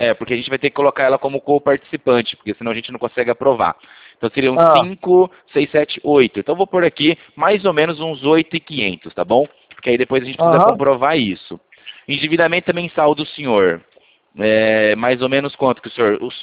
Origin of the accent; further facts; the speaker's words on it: Santa Gertrudes, São Paulo, Brazil; Eu também sou daqui de Santa Gertrudes.